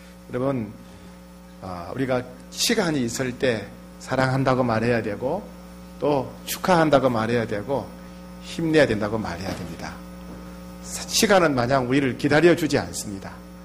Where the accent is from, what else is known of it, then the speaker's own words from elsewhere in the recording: Gyeongsang, South Korea; 네, 제가 경상도 사람입니다.